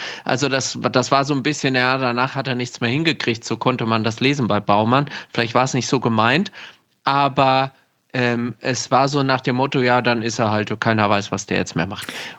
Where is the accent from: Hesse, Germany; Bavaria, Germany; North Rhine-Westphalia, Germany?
Hesse, Germany; Gelnhausen; deswegen natürlich hier in meiner Heimat eine echte Legende im wahrsten Sinne des Wortes.